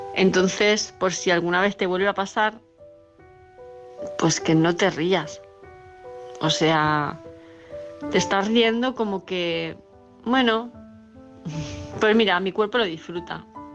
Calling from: Palma, Balearic Islands, Spain; de Palma de Mallorca.

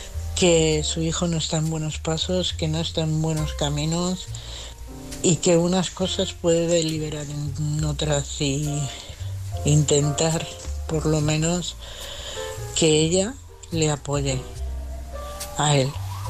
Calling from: Madrid, Community of Madrid, Spain; de Madrid.

